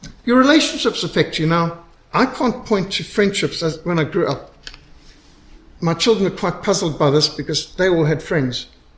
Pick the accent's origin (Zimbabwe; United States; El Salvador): Zimbabwe; I was brought up in Rhodesia. We were sanctioned.